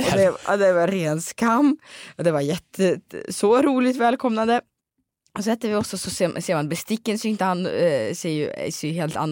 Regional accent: Dalarna County, Sweden; Då frågar han mig, vart kommer du ifrån? Ser jag från Dalarna.

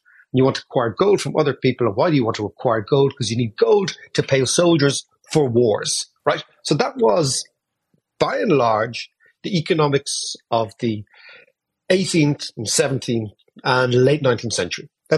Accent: Ireland; because we, Anton, as Irish people, English speakers, are brought up with the Atlanticist world

